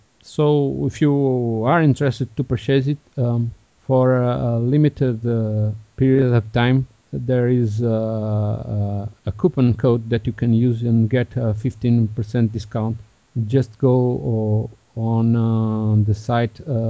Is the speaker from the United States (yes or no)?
no; Portugal; English is a second language; since I was traveling to my home country, Portugal, and it was quite cold over there